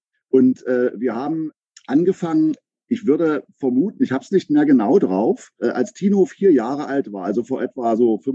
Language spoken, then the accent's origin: German; Aken, Saxony-Anhalt, Germany; now in Berlin, Germany; bin seit etwa 35 Jahren, glaube ich, Berliner, komme ursprünglich aus Sachsen-Anhalt, aus Aachen an der Elbe und habe dann irgendwann den Weg in die Großstadt gefunden